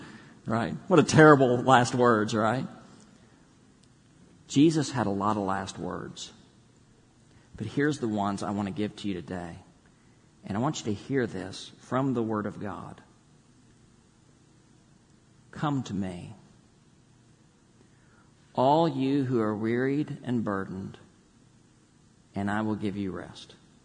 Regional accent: Texas, United States; So growing up in Texas, I knew who Pancho Villa was.

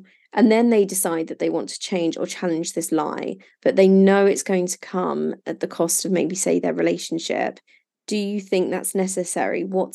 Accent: England, United Kingdom; I'm English, but I grew up abroad. And I've lived, you know, abroad since.

